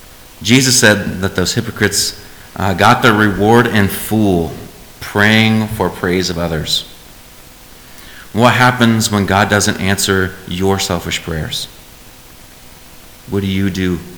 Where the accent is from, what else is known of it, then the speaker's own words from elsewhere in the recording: Indianapolis, Indiana, United States; because I'm from Indianapolis. I love music that plays really loud and very hard, and you can hear it from a mile away.